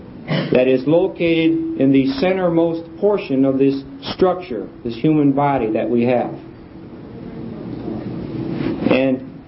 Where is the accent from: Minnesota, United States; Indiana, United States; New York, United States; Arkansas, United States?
Indiana, United States; Portage; We come from Portage, Indiana, and our brethren gather together from all different areas of Northwest Indiana